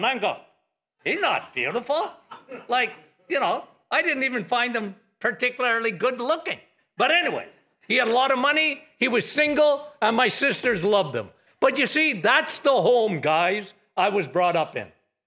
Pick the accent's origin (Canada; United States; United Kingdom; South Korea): Canada; Timmins, Ontario; I grew up in Timmins, Ontario, okay? Santa Claus, Timmins, okay?